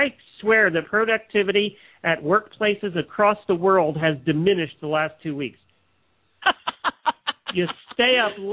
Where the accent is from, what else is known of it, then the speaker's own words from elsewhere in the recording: Ocala, Florida, United States; from Ocala, Florida.